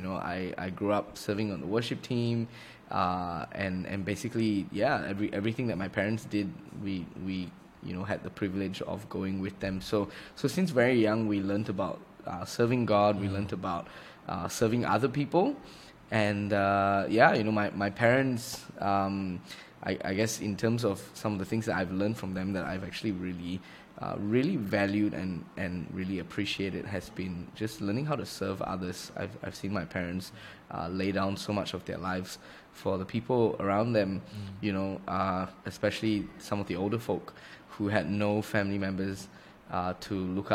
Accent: Kulim, Kedah, Malaysia; also born or lived in Sydney; now in Kuala Lumpur, Malaysia; I was originally from Kedah. That's where I grew up in Malaysia. A small little town called Kulim. And then studied there, finished high school, and then went to Australia to study music for 3 years in Sydney. Graduated, came back to KL

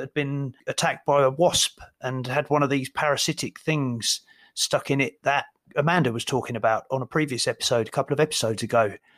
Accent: Portsmouth, South East England, United Kingdom; born there; I was born in Portsmouth and I love hanging around there.

